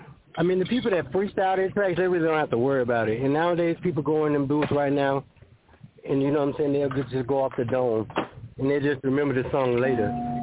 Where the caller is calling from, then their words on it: Tallahassee, Florida, United States; Hey, man. I'm calling from Tallahassee, Florida.